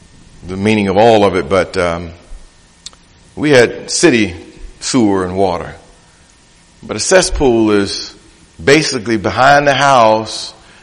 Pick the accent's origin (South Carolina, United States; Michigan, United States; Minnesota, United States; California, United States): Michigan, United States; Detroit; Growing up in Detroit in my early teen years, my parents would ship me off to Tennessee so that I would spend time there